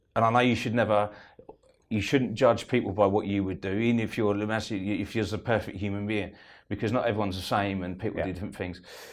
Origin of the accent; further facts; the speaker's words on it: Eastbourne, South East England, United Kingdom; I'm from Eastbourne.